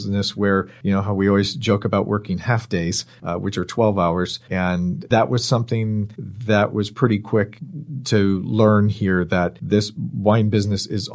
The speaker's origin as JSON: {"language": "English", "region": "California", "country": "United States", "tie": "born or raised there", "said": "Yes. Well, I grew up in the Bay Area, up in Marin and Sonoma County."}